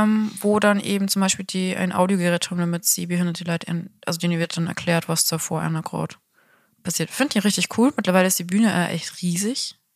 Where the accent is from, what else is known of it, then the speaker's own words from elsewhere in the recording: Bavaria, Germany; bei uns in Bayern sagt man ja Fasching.